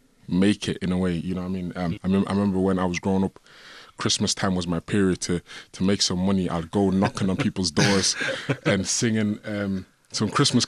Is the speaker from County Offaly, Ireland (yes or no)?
no; Drogheda, County Louth, Ireland; just growing up in Drogheda, yeah.